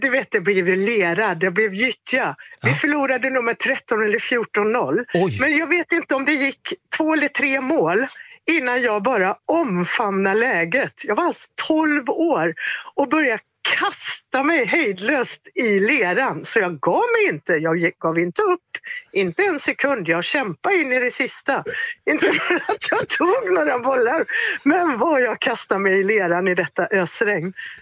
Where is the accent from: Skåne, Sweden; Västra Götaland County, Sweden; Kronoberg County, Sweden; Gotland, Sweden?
Västra Götaland County, Sweden; Tidaholm; Jag kommer ifrån Tidaholm och när jag var i 12-årsåldern så kom tjejfotbollen till Sverige.